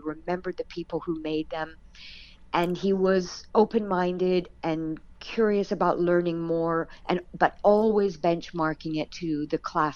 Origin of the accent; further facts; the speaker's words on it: Vancouver, British Columbia, Canada; And I said I was from Vancouver